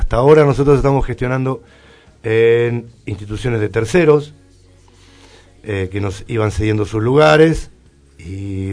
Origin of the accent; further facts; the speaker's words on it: Francisco Álvarez, Buenos Aires Province, Argentina; nosotros somos de Álvarez. La mayoría de nosotros está en Álvarez o gestiona su acción cultural en Álvarez y seguimos en el mismo lugar, en el centro de Francisco Álvarez.